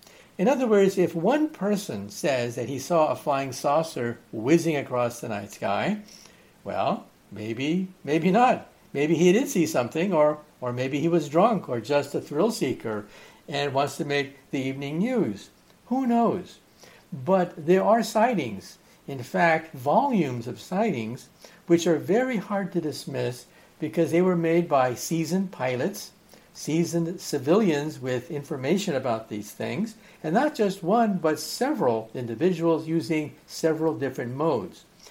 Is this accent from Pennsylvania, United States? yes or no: no; California, United States; Now, I grew up in California. That's where I was born. That's where I was raised.